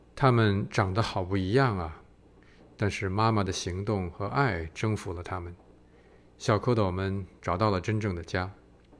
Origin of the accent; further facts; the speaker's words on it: Chongqing, China; 我出生在四川重庆，爸爸妈妈给了我温暖的第一个家，他们是大学里的数学老师。